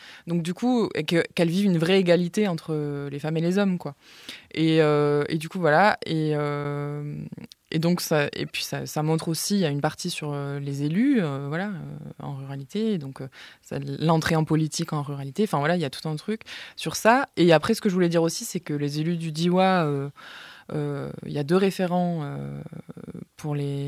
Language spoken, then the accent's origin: French; Occitanie, France; moi, je viens du Tarn.